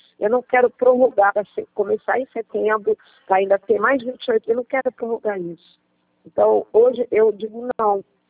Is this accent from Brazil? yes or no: yes; Rio de Janeiro, Brazil; Eu estou em São Paulo. Eu sou do Rio, mas eu estou na pandemia em São Paulo